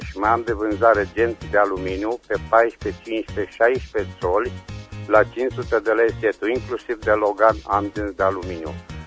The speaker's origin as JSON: {"language": "Romanian", "town": "Reșița", "region": "Caraș-Severin", "country": "Romania", "said": "sunt din Reșița."}